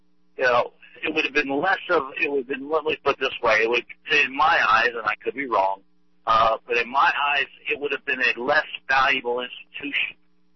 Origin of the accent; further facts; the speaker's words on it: Virginia, United States; born there; I was born in Southwest Virginia, and the Confederate symbology was around me all the time.